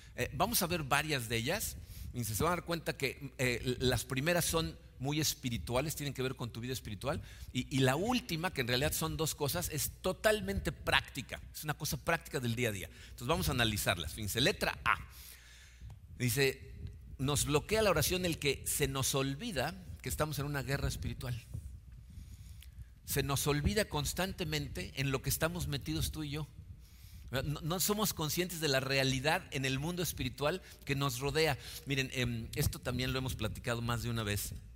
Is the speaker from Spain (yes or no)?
no; Mexico; nosotros como mexicanos que nacimos entre el siglo XX y el siglo XXI, no somos conscientes de lo que significa vivir en guerra